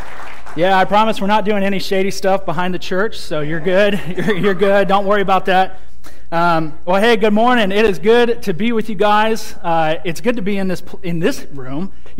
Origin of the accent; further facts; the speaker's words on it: Washington, United States; I'm from the Pacific Northwest. Grew up in a town north of Seattle, Washington. Most of my family still lives up there